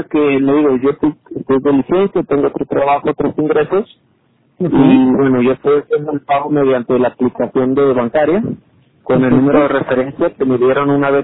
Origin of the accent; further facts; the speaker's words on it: Jalisco, Mexico; acá en mi estado, yo soy de Jalisco